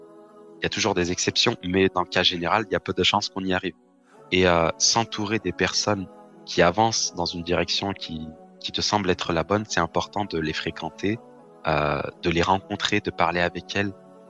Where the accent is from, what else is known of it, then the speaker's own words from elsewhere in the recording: Lyon, Auvergne-Rhône-Alpes, France; je suis de Lyon, j'ai grandi à Lyon, hein. J'ai grandi dans le quartier Mermoz